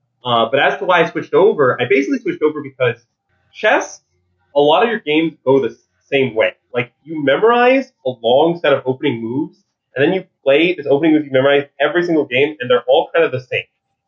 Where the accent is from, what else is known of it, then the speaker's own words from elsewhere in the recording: Ann Arbor, Michigan, United States; So I'm from Ann Arbor, Michigan. That's where I like grew up, and that's where I live now. But I went to college in Minnesota